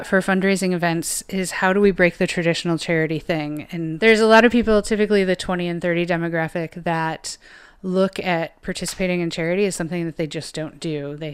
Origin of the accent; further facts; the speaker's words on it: East Coast, United States; now in Seattle, United States; I had lived in Seattle for exactly 1 year. I'm originally from the East Coast